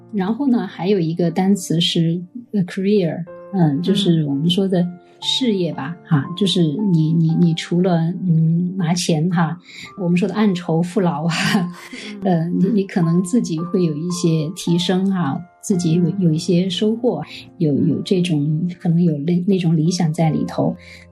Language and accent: Chinese; China; 那么我们作为一个中国人，可能做起来都非常的吃力